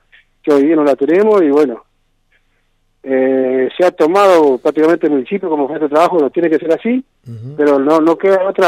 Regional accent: Villa Domínguez, Entre Ríos, Argentina; Villaguay, somos el departamento de Villaguay, Villa Domínguez, por ahí un pueblito que está a 15 kilómetros de la ciudad de Villaguay, para el sur de Villaguay, ya con el límite con Concepción de Uruguay.

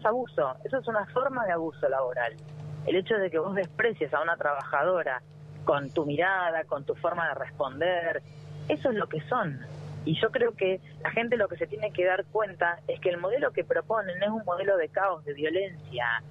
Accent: Argentina; como argentinos y argentinas

